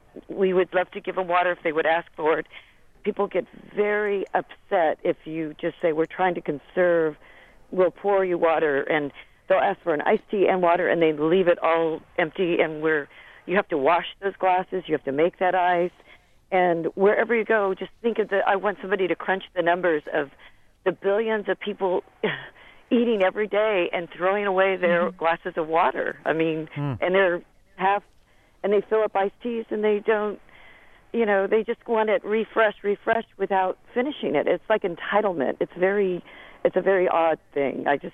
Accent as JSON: {"language": "English", "town": "Riverside", "region": "California", "country": "United States", "tie": "born or raised there", "said": "Growing up in Riverside, I'm in the 70s."}